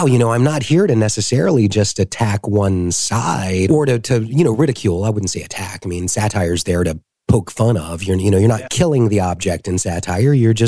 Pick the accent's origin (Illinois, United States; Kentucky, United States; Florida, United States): Florida, United States; Jacksonville; I grew up in Jacksonville.